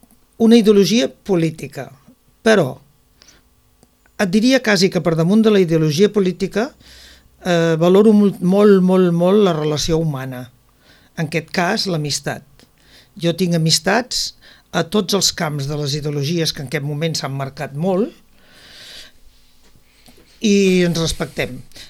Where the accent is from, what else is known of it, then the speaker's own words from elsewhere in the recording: Sitges, Catalonia, Spain; also born or lived in Huesca; vam venir cap aquí a Sitges, i bueno, des de l'any 34 que estic a Sitges, per tant, a mi em van portar a Sitges amb 4 anys, llavors vol dir que dels 77 que tinc, comprendràs que sóc sitgetana.